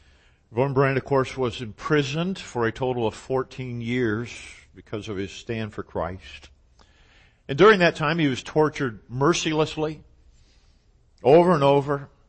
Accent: United States; I'm an American. I live in the nation that is the most materially blessed nation

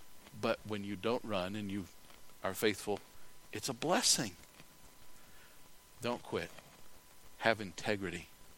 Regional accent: South Dakota, United States; I said, hey, I'm from South Dakota.

